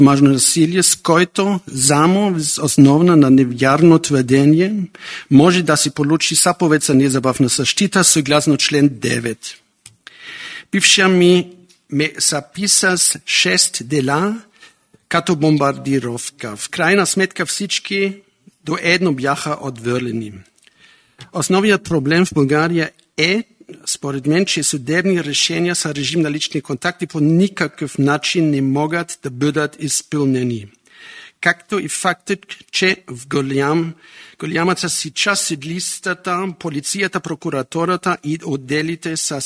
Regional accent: Nuremberg, Bavaria, Germany; now in Sofia, Bulgaria; от Нюрнберг съм и живея в София по 10 дни в месеца.

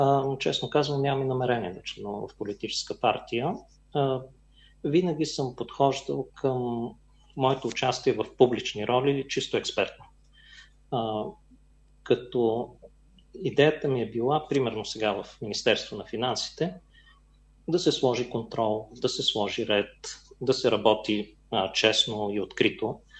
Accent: Haskovo, Haskovo Province, Bulgaria; also born or lived in Dimitrovgrad; Роден съм в Хасково, 77-ма година. След това на 2-годишна възраст баща ми работеше в Хасково, майка ми в Димитровград, двамата са инженери. От 2 до 9 живях в Димитровград, след това обратно в Хасково

